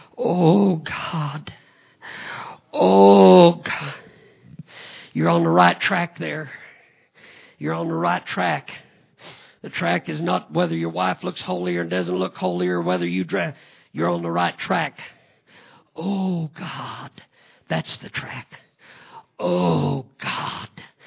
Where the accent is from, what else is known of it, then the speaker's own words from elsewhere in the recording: Illinois, United States; they must have found out I was from Illinois.